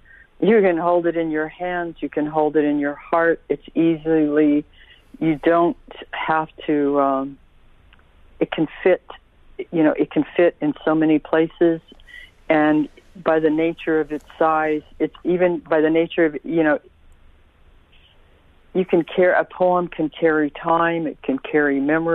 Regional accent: Tulsa, Oklahoma, United States; I grew up here in Tulsa, and Tulsa is part of the Creek Nation, or the Muscogee Creek Nation. So, you know, I grew up in an urban area. It's not a high urban

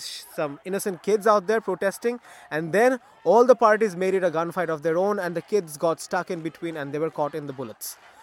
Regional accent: Dhaka, Dhaka Division, Bangladesh; I am a teenager from Dhaka, the capital of Bangladesh, and I am an English medium student

